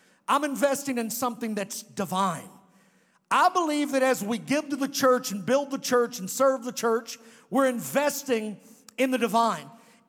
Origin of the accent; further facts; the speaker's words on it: Providence, Kentucky, United States; I'm from Providence, Kentucky. I don't speak French, okay?